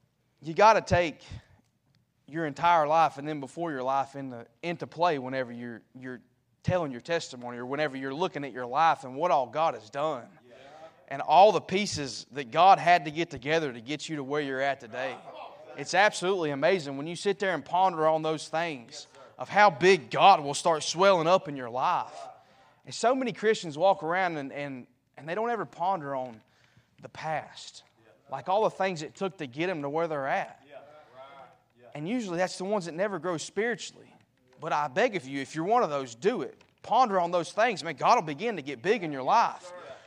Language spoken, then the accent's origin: English; United States; born there; March of 97, I was born, I was conceived. And born in Caldwell County.